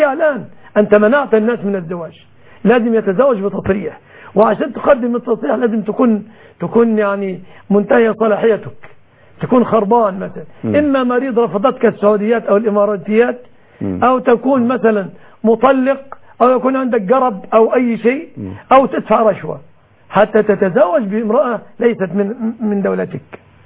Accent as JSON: {"language": "Arabic", "country": "Egypt"}